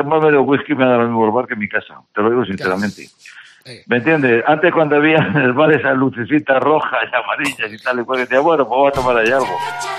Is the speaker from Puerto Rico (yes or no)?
no; Spain; nosotros somos españoles.